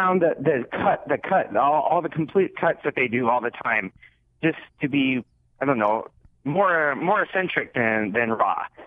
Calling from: Las Vegas, Nevada, United States; in Las Vegas.

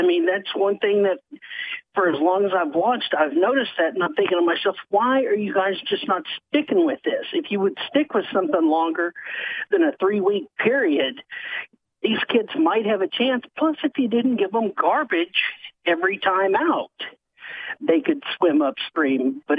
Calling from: Arkansas, United States; from Arkansas.

